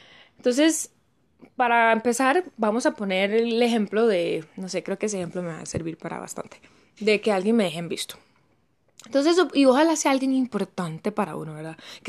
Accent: Costa Rica; de Costa Rica.

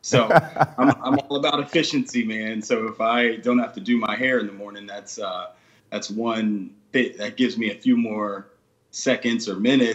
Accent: Mississippi, United States; born there; But my early life, I was born in Mississippi on the Gulf Coast.

